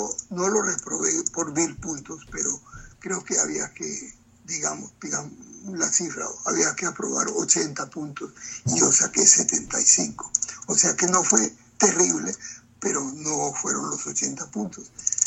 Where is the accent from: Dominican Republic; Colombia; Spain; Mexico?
Colombia; Cali, Valle del Cauca; also born or lived in Bogotá; Yo soy nacido en Bogotá, pero criado en Cali. Cali, que llamamos la sucursal del cielo.